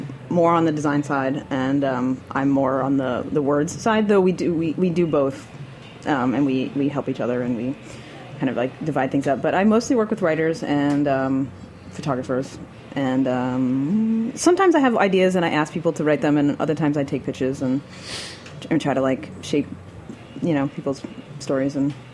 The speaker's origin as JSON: {"language": "English", "region": "California", "country": "United States", "tie": "born or raised there", "said": "I grew up in the Bay Area."}